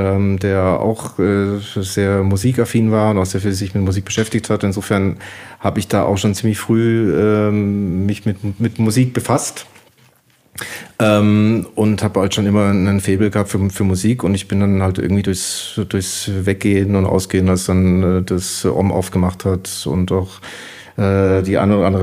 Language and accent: German; Heilbronn, Baden-Württemberg, Germany; ich habe in Heilbronn, wo ist das? Reutlinger Straße, Gemmingstal. Mhm. Da haben wir gewohnt.